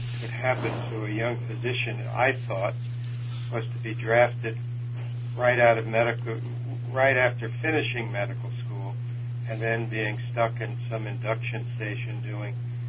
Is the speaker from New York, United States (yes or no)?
yes; New York, United States; also born or lived in Forest Hills, Queens; I was born in New York, went to school in New York except for 2 years in military school at Riverside Military Academy in the 9th and 10th grade.